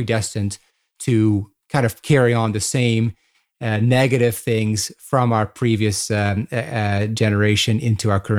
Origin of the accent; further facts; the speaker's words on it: Netherlands; my family is Dutch. We are from Holland.